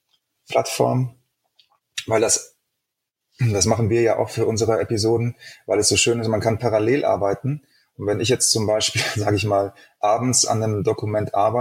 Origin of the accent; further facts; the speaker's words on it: Mexico; Weil das würde mich als Mexikaner tatsächlich auch nerven.